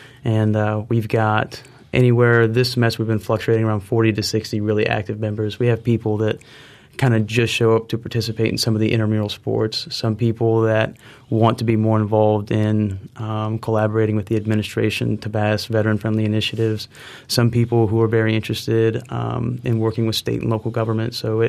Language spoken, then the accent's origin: English; Tallahassee, Florida, United States; And I grew up here in Tallahassee. I'm a Tallahassee native.